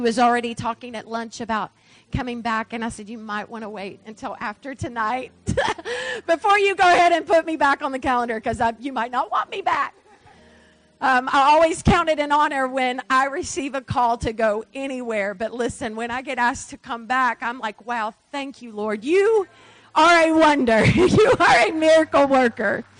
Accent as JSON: {"language": "English", "region": "Tennessee", "country": "United States", "said": "And so I came all the way from Tennessee to just encourage you to step into the river and the current that is in California, and bring a little dab from Tennessee"}